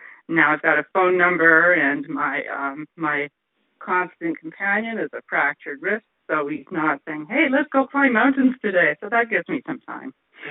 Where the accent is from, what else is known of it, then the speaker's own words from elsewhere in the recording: Canada; My husband was American. I am Canadian.